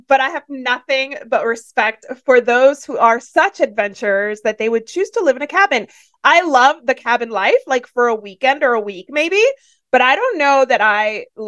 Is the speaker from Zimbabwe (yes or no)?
no; Miami, Florida, United States; I'm not woods. I'm not snow. I grew up in Miami, you know, I live by the mountains now, and that's like an escape from what I'm used to.